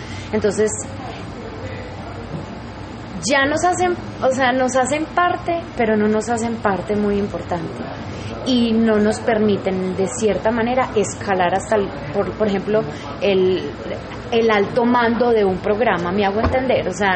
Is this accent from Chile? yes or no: no; United States; born there; Nací en Estados Unidos, entonces viví mis primeros años en Estados Unidos